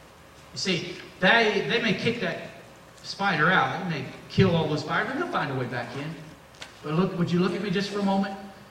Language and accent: English; Oak Ridge, Tennessee, United States; I'm from Oak Ridge, Tennessee.